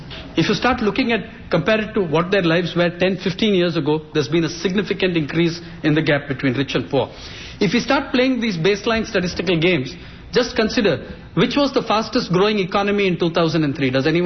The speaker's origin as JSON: {"language": "English", "town": "Wayanad", "region": "Kerala", "country": "India", "said": "I said I came directly from Vayanad."}